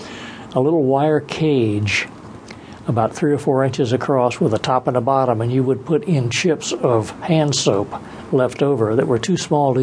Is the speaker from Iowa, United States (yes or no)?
no; Washington, District of Columbia, United States; So she moved us to Washington, D.C., and her parents came along with us, too. So I grew up in Washington, D.C.